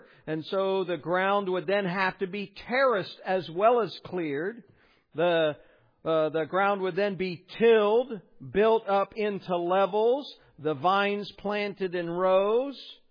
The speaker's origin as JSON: {"language": "English", "region": "Ohio", "country": "United States", "said": "Now, I'm from Ohio, So, you know, my exposure to real fruit off the vine is limited to corn"}